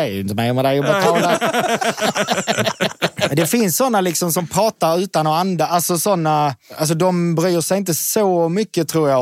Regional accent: Helsingborg, Skåne, Sweden; Jag är från Helsingborg.

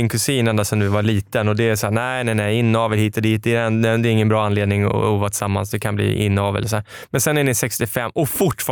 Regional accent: Stockholm, Stockholm County, Sweden; hon är ju från Skåne och jag är från Stockholm

